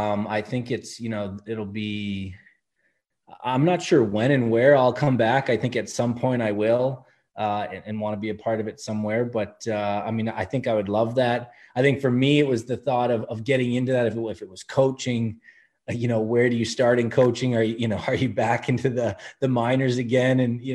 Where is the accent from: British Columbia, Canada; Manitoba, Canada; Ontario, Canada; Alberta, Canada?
Ontario, Canada; Toronto; I ended up moving my family and I back to Toronto, my hometown in Etobicoke here.